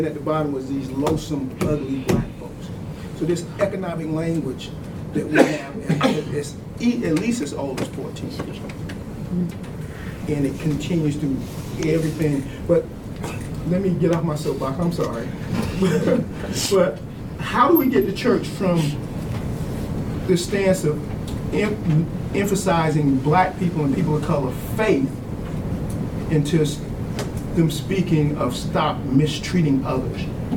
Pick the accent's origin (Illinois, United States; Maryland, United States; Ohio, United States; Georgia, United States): Georgia, United States; I grew up in Georgia. I know what racism is, right?